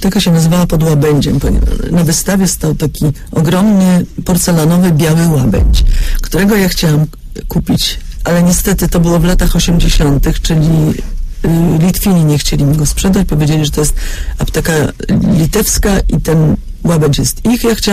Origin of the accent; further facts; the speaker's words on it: Zielona Góra, Lubusz Voivodeship, Poland; born there; Więc ja się urodziłam w Zielonej Górze.